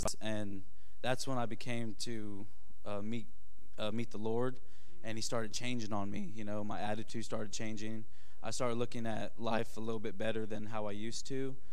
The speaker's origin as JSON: {"language": "English", "town": "George West", "region": "Texas", "country": "United States", "said": "I'm from George West, Texas. It's South Texas, from Corpus."}